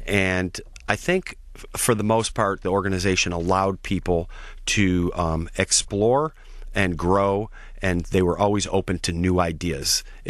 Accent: Detroit, Michigan, United States; And we grew up, I guess, a typical family growing up in the Detroit metro area with four kids going in 25 different directions.

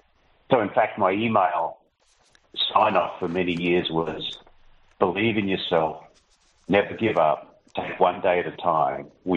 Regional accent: Sydney, New South Wales, Australia; I grew up in Sydney, went to school there, went to my high school in Australia called Des Moines Boys High School

